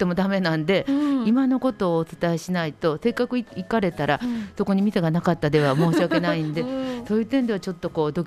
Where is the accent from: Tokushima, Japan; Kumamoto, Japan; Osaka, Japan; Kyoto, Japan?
Kyoto, Japan; Maizuru; もともとは舞鶴に生まれ育ちながら舞鶴のことをほとんど知らなかったんです。